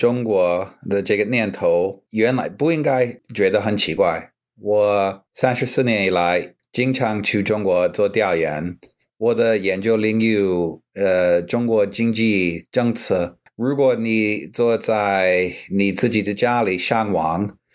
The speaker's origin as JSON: {"language": "Chinese", "town": "Washington", "region": "District of Columbia", "country": "United States", "second_language": "Chinese", "said": "因为我来自一个小镇叫华盛顿特区，所以我是一个我作为一个土包子来北京这个大城市"}